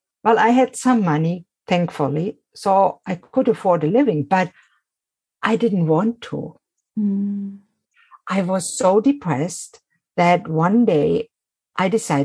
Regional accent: Germany; I was born in Germany and raised by a very nice middle-class scientist family.

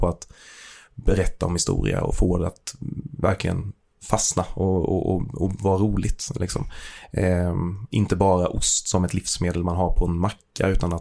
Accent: Växjö, Kronoberg County, Sweden; also born or lived in Gothenburg; som sagt, 33 år gammal, snart 34. Född och uppvuxen på Teleborg här i Växjö. Men flyttade strax över 20 år gammal till Göteborg.

